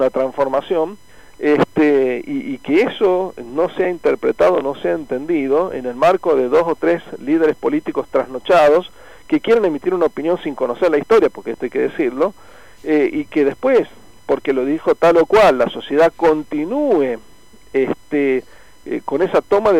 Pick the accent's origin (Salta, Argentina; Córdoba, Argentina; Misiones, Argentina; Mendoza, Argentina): Salta, Argentina; con el perdón de los salteños, yo mismo soy salteño